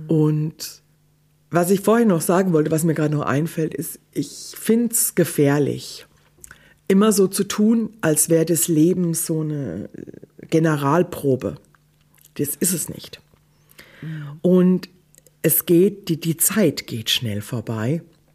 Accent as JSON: {"language": "German", "region": "Odenwald", "country": "Germany", "tie": "born or raised there", "said": "Ich bin im Odenwald auf dem Land groß geworden, da gab es nichts anderes."}